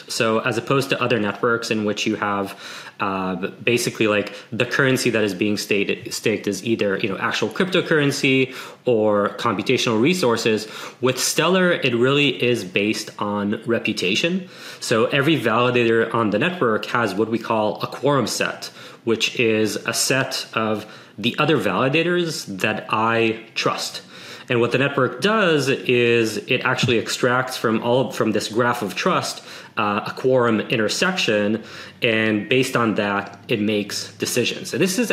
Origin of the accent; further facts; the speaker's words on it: Israel; moved away as an adult; So I'm originally from Israel and I worked on a few consumer startups back in the day